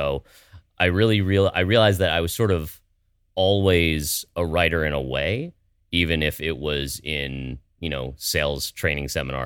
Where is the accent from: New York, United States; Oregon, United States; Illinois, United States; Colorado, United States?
Colorado, United States; Aspen; I grew up in the Aspen area, and we went up to the Maroon Bells very, very early one morning